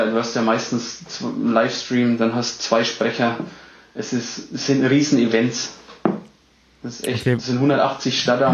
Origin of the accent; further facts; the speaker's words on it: Bavaria, Germany; accent: Franconian; ich komme ja aus Franken, was in Bayern ist, wie man ja unschlechter hören kann.